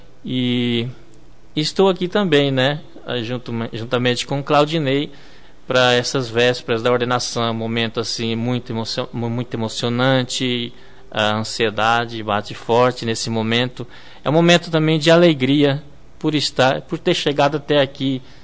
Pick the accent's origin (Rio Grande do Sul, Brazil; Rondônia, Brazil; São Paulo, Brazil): Rondônia, Brazil; Cacoal; meus pais também são do Paraná. E quando vieram de lá para cá, foram para Cacoal. Aí, então, eu sou natural de Cacoal, nasci lá. Moremos lá até os meus 13 anos. Depois, a gente se mudou para Seringueiras, onde minha família reside até hoje